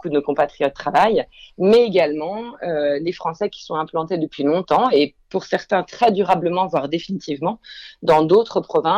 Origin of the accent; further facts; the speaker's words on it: France; now in Netherlands; Donc, je suis française expatriée aux Pays-Bas